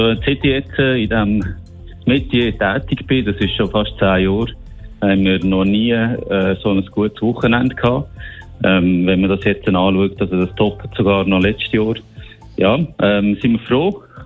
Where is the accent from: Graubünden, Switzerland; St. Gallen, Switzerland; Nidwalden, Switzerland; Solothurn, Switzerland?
Solothurn, Switzerland; das gehört mir, glaube ich, an meinem Dialekt. Ich sage es eigentlich immer so, ich bin der Solothurner, der mit meiner Familie in Aargau wohnt und jetzt in Zürich arbeitet.